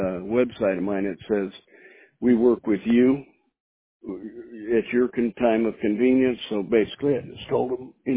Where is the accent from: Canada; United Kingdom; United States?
United States; Texas; Now you can figure I'm from Texas. I'm out in Texas. And I'm a cowboy, and I got horses, cows, and all that.